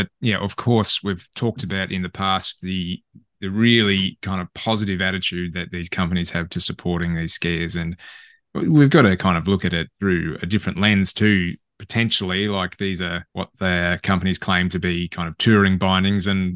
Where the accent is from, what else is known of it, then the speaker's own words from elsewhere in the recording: Australia; But as an Australian telly skier, it's damn hard to.